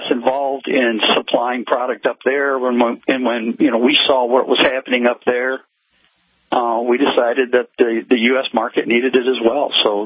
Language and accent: English; Michigan, United States; born or raised there